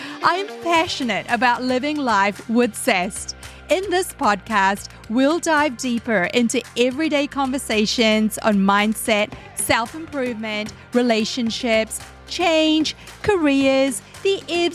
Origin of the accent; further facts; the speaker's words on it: New Zealand; I come from New Zealand and I was living in New Zealand at that time when I went over to Barcelona, Spain to work and live.